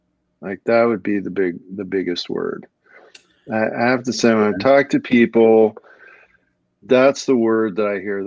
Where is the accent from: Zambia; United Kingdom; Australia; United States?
United States; Minnesota; It's because I'm from Minnesota.